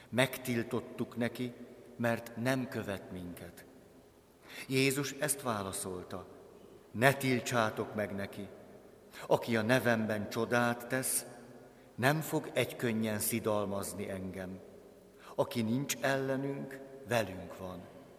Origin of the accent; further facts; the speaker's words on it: Budapest, Hungary; 200 méterre nőttem föl